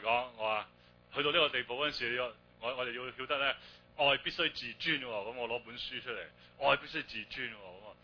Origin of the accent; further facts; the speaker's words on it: China; 咁我哋中國人雖